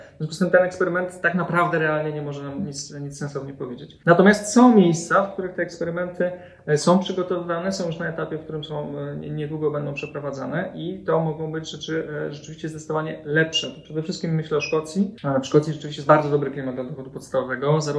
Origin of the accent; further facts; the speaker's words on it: Pomeranian Voivodeship, Poland; No ja pochodzę z Trójmiasta, ale w dużej mierze jestem związany z Wielkopolską